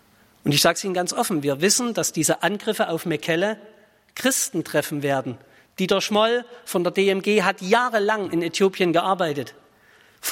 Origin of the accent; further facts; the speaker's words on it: East Germany, Germany; ich komme aus Ostdeutschland, das hört man ein bisschen raus